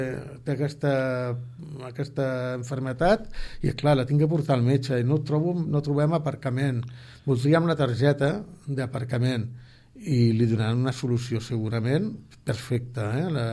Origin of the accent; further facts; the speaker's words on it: Tarragona, Catalonia, Spain; dic, escolti, dic, però jo sóc de Tarragona.